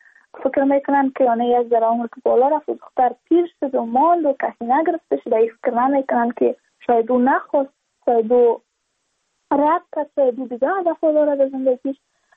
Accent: Badakhshan, Afghanistan; ما از بدخشان هستیم، یعنی منطقه دور دست است

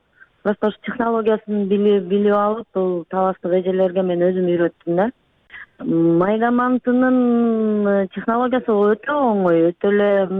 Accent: Osh, Osh Region, Kyrgyzstan; now in Russia; Ошто төрөлүп, ошто чоңоюп өскөм. Атам кызматы боюнча ошо ошто жашап калып, анан ушул майда манты менен чоңойгонбуз да биз. Москвага келип

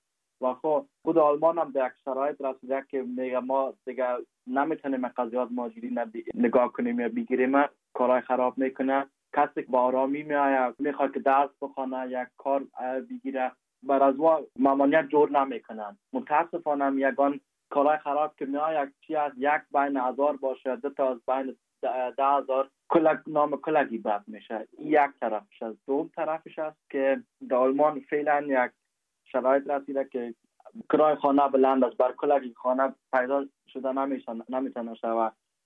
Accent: Afghanistan; now in Germany

